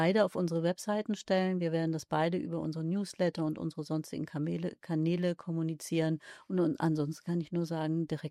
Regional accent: Northern Germany, Germany; Was mir als Norddeutsche hier und da auch mal ganz sehr entgegenkommt

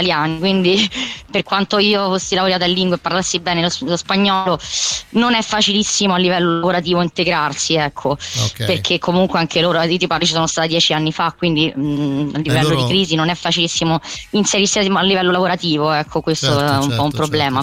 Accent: Rome, Lazio, Italy; Sì, sono romana toscana.

